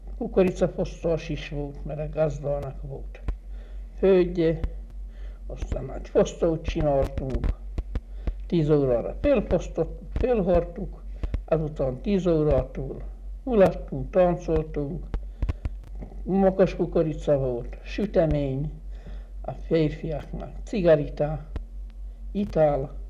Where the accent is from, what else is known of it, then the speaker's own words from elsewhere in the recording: Apafa, Hungary; born there; Apafalon születtem, 1906. március 23-án.